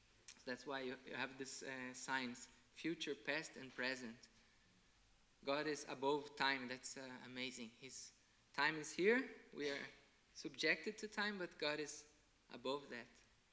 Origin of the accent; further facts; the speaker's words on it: Brazil; first language Portuguese; English is a second language; I come from Brazil, I worship the Lord in Brazil, in Portuguese, Brazilian Portuguese, my mother tongue